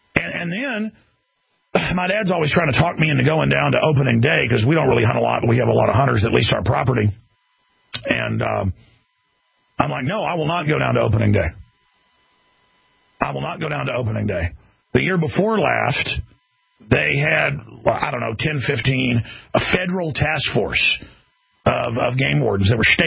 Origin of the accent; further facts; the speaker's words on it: Texas, United States; growing up in Texas, I mean, I walked around with mini 14 range rifles, shotguns, you name it, and you'd never see the police